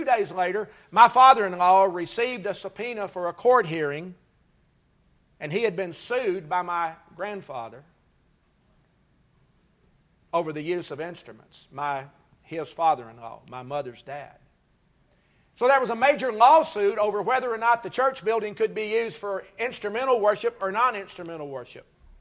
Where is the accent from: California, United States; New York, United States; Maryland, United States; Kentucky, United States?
Kentucky, United States; when I was growing up in East Kentucky, there was a great divide among the churches of Christ.